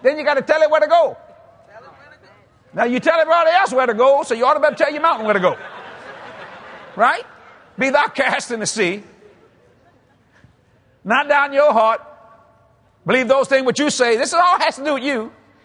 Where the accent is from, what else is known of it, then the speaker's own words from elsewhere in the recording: United States; I'm an American, and I like things fast.